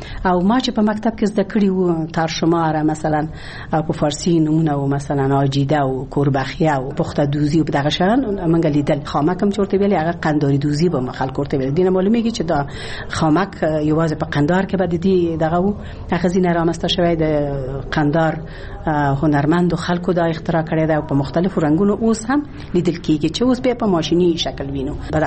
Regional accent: Ghazni, Afghanistan; born there; زه خو په غزنی کې زیږیدلی یم

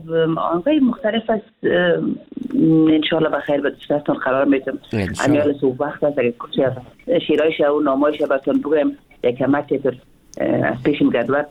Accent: Afghanistan; now in Hamburg, Germany; من خواه از افغانستان هستم، اما من از یک طرف پشتون هستم، از یک طرف هم تاجک هستم، مردوش هستم،

